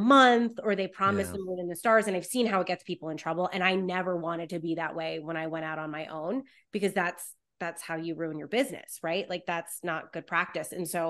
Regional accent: East Coast, United States; I was living in Philly. I'm from the East Coast originally.

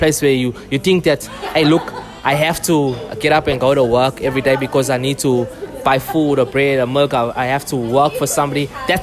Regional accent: Marin Ridge, KwaZulu-Natal, South Africa; I'm from the Ridge. I'm from Marin Ridge.

